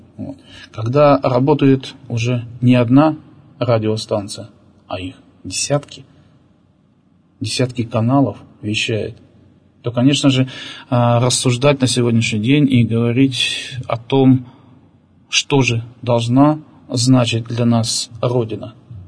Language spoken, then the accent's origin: Russian; Chelyabinsk, Chelyabinsk Oblast, Russia; born there; now in Yekaterinburg, Russia; Вот я, допустим, родился в Челябинске. И как бы, и сколько бы я же не жил здесь в Екатеринбурге, хотя я являюсь уже жителем Екатеринбурга уже больше 20 лет